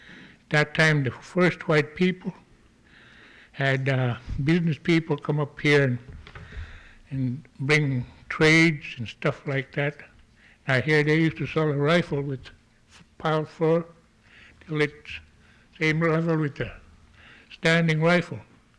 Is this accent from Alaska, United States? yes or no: yes; Elim, Alaska, United States; from Elam